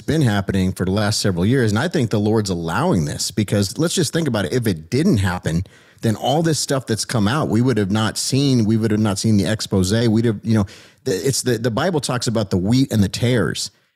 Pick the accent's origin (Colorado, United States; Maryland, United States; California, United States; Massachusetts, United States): California, United States; Hollywood; because I come from Hollywood, man. So, I saw the whole thing there